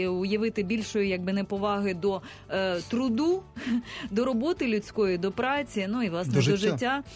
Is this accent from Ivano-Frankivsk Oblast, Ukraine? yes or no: no; Zaporizhzhia, Zaporizhzhia Oblast, Ukraine; я сама походжу з Запоріжжя, я знаю, наскільки це і в інституті вивчається